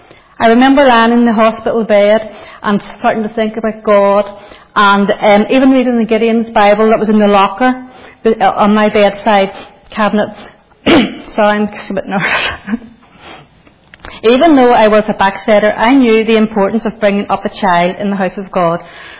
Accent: Glengormley, Northern Ireland, United Kingdom; I was born in 1957. I was brought up in Glengormley.

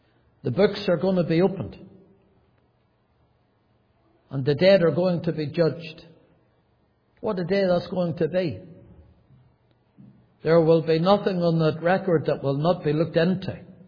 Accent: Banbridge, Northern Ireland, United Kingdom; born there; It always was a great pleasure to me to say I was born in Northern Ireland. I was born, brought into this world in the old hospital in Banbridge.

